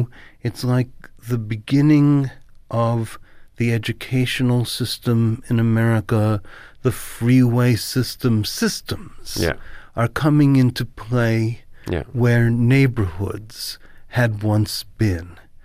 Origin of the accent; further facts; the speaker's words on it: New York City, New York, United States; I grew up in Flatbush, and it was about children, neighborhoods, rape, the difficulty of growing up.